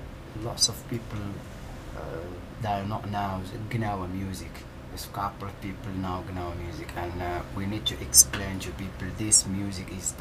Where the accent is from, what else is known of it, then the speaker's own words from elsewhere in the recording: Morocco; English is a second language; now in United Kingdom; I'm from Morocco.